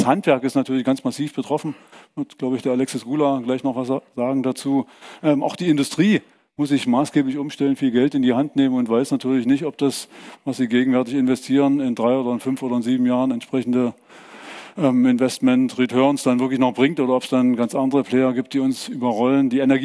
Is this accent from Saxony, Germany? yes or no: yes; Dresden, Saxony, Germany; ich komme aus Dresden.